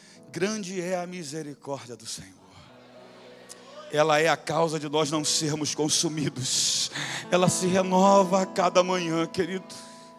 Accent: Chatuba, Rio de Janeiro, Brazil; born there; Nasci da Chatuba, lá na Baixada Fluminense, um lugar violento, de miséria, numa família muito pobre, de 11 filhos. E eu sou o 11º dessa família.

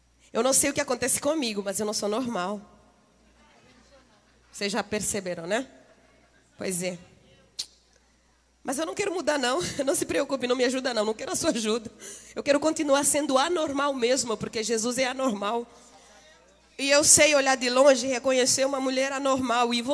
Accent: Angola; now in Brazil; você já percebeu que eu não sou brasileira, sou angolana. Angola é um dos 54 países do continente africano. É um dos países de fala portuguesa, então eu vim já, né, falando português.

